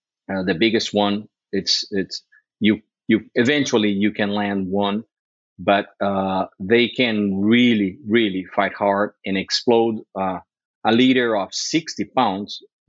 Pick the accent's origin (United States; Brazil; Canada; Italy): Brazil; I'm born and raised in Brazil, grew up fly fishing in the jungle.